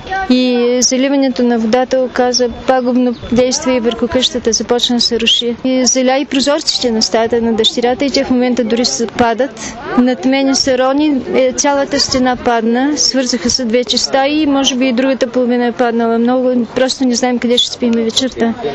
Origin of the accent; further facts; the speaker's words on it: Ruse, Ruse Province, Bulgaria; Аз съм от Руси и нямаме.